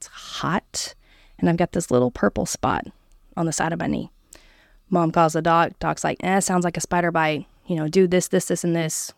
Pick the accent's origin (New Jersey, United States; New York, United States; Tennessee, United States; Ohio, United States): Tennessee, United States; Murfreesboro; also born or lived in Indiana; After fifth grade, we moved from Indiana to Murfreesboro, Tennessee. And that was, what, 98, 99, something like that.